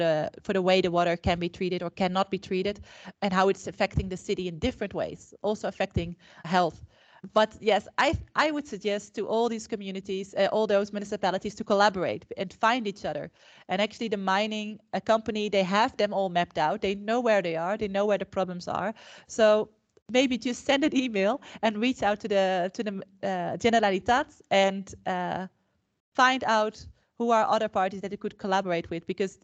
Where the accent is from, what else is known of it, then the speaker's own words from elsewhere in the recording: Netherlands; English is a second language; I come from the Netherlands